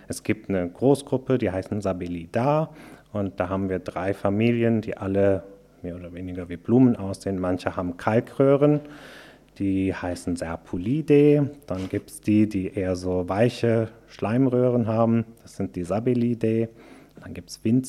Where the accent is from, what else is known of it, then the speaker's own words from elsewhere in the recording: Turkey; ich bin in der Türkei aufgewachsen